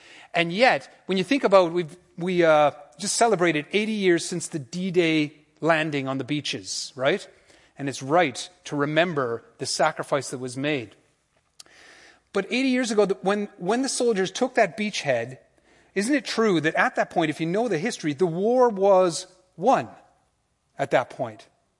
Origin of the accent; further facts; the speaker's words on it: Canada; I'm Canadian. Like, we don't do military stuff. And not only that, I'm also Irish.